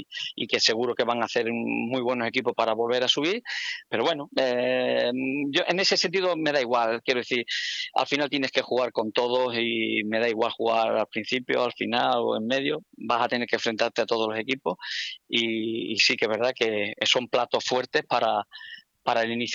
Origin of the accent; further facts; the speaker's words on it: Extremadura, Spain; a mí como extremeño me gustaría que hubiese algún equipo en superior categoría